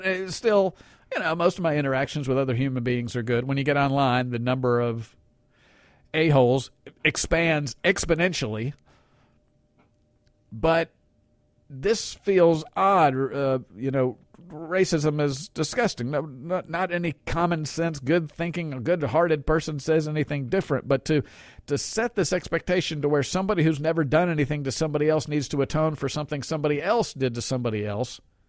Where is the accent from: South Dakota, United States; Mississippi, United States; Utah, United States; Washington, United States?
Mississippi, United States; Jackson; also born or lived in New York; I grew up in Jackson, Mississippi, born in New York, but I've been down here most of my life. I went through public schools, three of them.